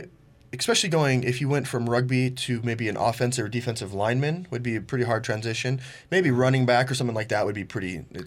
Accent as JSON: {"language": "English", "country": "United States", "tie": "born or raised there", "said": "So, of course, growing up in America, I always played football, American football for James here."}